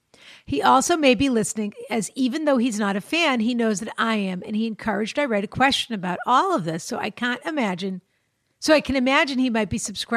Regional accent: Ireland; now in Vancouver, Canada; I'm 27. I'm from Ireland, and I'm currently living in Vancouver.

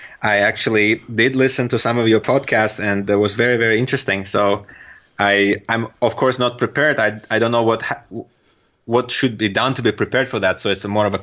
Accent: Turkmenistan; accent: Turkmen; first language Russian; English is a second language; now in United States; My first language is a Russian language, and I do understand and speak Turkmen language as well. Although now living here in the US for almost 10 years, I do forget, and my accent is getting terrible, the Turkmen accent.

